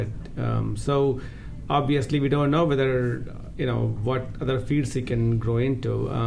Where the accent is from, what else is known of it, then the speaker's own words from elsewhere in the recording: India; born there; Again, I was born in India, so I naturally carry that accent. Probably I've been carrying that for my life.